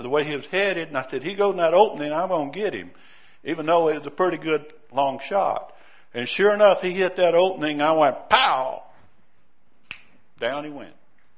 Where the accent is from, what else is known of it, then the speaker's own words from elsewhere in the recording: Louisiana, United States; moved away as an adult; now in Idaho, United States; I was raised in Louisiana. Most of you might know that from my accent, but it's, even though I've been in Idaho 23 years, I still have it.